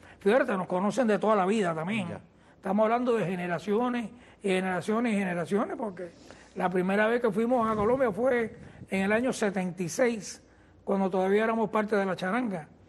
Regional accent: Morón, Ciego de Ávila, Cuba; born there; nosotros somos cubanos nacidos en Cuba. Aunque yo tengo parte colombiano, pero yo nací en Morón.

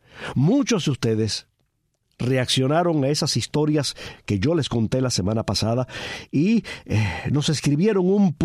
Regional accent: Cuba

